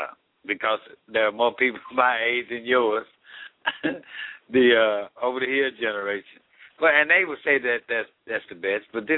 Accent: United States; Oh, no, listen, I'm American

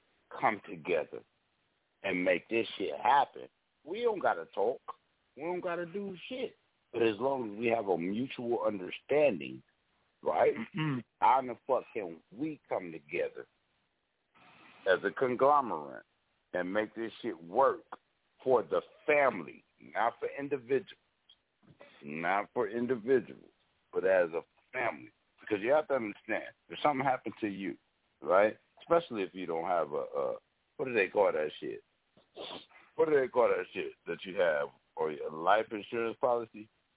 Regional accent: California, United States; I'm from California, my nigga.

